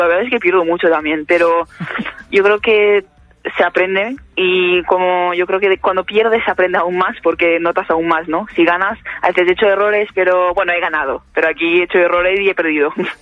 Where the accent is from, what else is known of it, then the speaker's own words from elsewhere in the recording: Spain; yo he nacido aquí, he ido al cole aquí, soy española, o sea, por España siempre he pensado que es que todo he hecho aquí